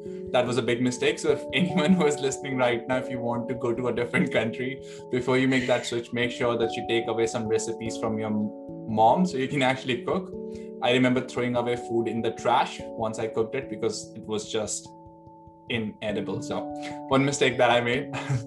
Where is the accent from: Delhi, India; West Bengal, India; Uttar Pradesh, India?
Delhi, India; moved away as an adult; now in Sydney, Australia; I was born and raised in Delhi, the Dil of India. And in 2019, I decided to pursue my master's in University of Sydney. So I've never been out of India.